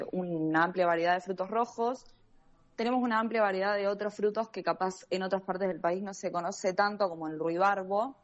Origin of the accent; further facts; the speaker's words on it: Monte Comán, Mendoza, Argentina; also born or lived in San Rafael; Yo soy oriunda de Montecomán. Sí, nacida en San Rafael, pero criada en Montecomán.